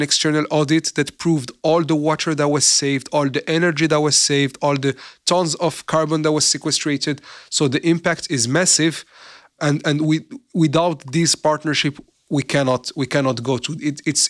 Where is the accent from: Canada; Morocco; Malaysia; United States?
Morocco; Personally, I'm from Morocco.